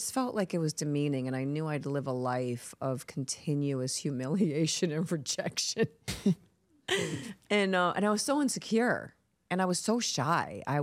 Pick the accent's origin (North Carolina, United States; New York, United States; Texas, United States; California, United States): New York, United States; Queens; So I grew up in Queens, and they didn't want me there. They wanted me to be in Manhattan.